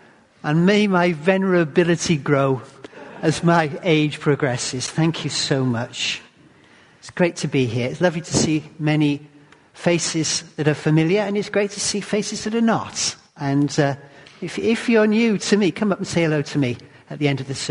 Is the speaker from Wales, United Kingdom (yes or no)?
yes; Wales, United Kingdom; as Christians and as Welsh people living in Wales.